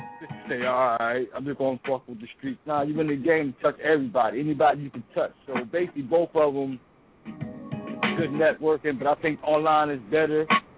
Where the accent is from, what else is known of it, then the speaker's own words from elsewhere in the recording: New Jersey, United States; I'm from Jersey.